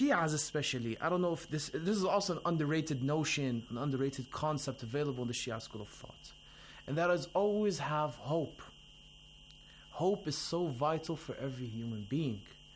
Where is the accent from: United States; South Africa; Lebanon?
Lebanon; Lebanon, my home country.